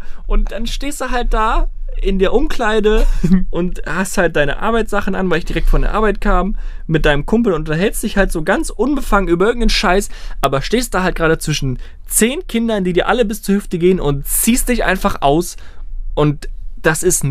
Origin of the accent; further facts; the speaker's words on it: Germany; Ja, ich bin made, born, raised. Ich bin German